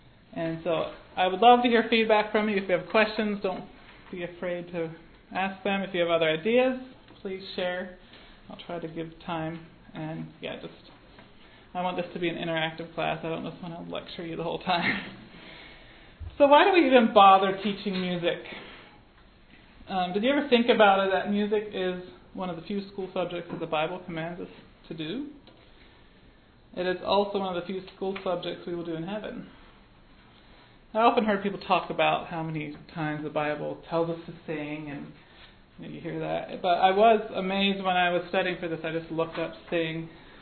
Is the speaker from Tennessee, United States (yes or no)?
no; Ephrata, Pennsylvania, United States; I'm from Ephrata, Pennsylvania, but I have taught the last 6 years in Milton Freewater, Oregon, at Blue Mountain Mennonite School.